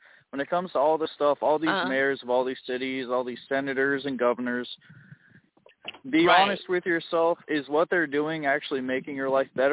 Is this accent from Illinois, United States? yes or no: yes; Illinois, United States; One is that I'm from Illinois, and four out of our last six governors went to prison for corruption.